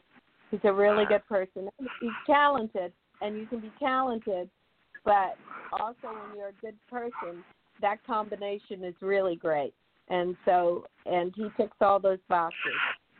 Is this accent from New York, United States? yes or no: yes; New York, United States; I'm from New York, and I, you know, come from the New York stage.